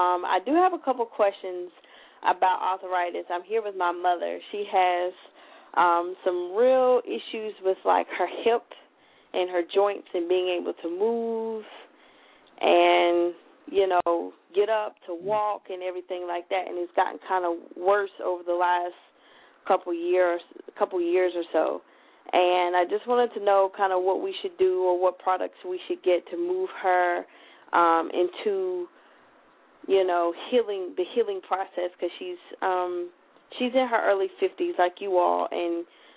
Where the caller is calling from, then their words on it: Nashville, Tennessee, United States; I'm from Nashville. Greetings, family.